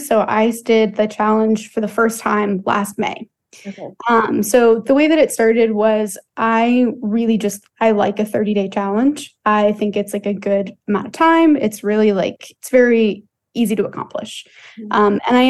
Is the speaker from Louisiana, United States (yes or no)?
yes; Lafayette, Louisiana, United States; now in New Orleans, United States; I mean, I definitely felt that way about Louisiana growing up in Lafayette and just being so surrounded by Cajun culture and then moving to New Orleans in my 20s.